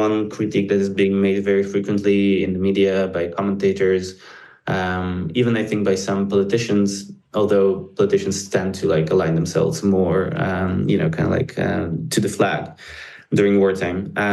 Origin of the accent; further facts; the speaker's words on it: Israel; Like, nobody growing up in Israel never heard anybody talk badly about the Egyptians